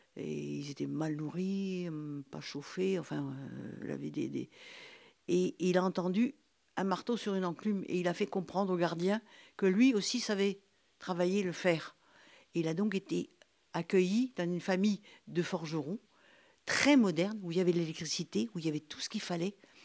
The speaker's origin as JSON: {"language": "French", "town": "Saint-Jean-du-Doigt", "region": "Brittany", "country": "France", "tie": "born there", "said": "Alors, je suis née à Saint-Jean-du-Doigt, dans la maison familiale, évidemment."}